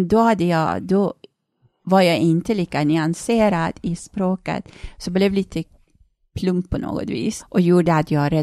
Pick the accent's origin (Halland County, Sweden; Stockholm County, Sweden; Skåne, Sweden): Stockholm County, Sweden; Rinkeby; Jag var liksom tjejen från Rinkeby, jag fattade inte att du är på det krimla krim liksom här nu.